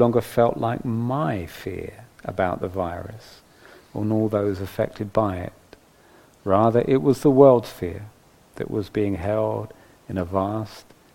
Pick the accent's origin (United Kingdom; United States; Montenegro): United Kingdom; London; now in Nottingham, United Kingdom; I grew up in London and I now live in Nottingham